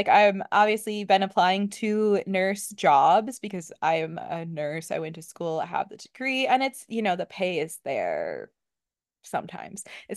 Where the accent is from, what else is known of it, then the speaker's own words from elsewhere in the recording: Midwest, United States; accent: Midwestern; I have had so much trouble, and I'm working really hard on my Midwestern accent, but it's gonna be there forever.